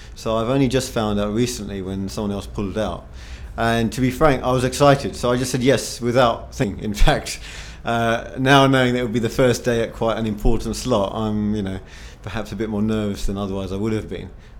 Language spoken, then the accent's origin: English; United Kingdom; But to me, as a British person, as someone who enjoys London